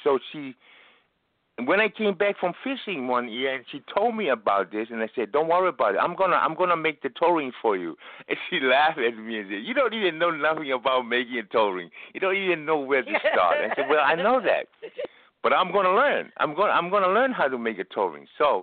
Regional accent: Tonga; now in United States; I have never seen a toe ring where I come from Tonga. I don't even own a ring.

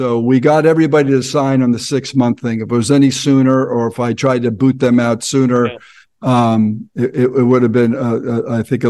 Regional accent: New Jersey, United States; Yeah, I'm from Jersey, so we

